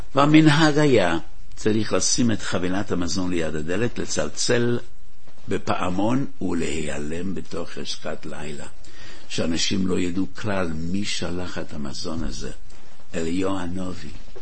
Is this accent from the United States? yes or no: yes; Brooklyn, New York, United States; הייתי ילד קטן, אני ובעיקר אחיי הגדולים, אמא ביחד עם חברותיה הקימו בבורו פארק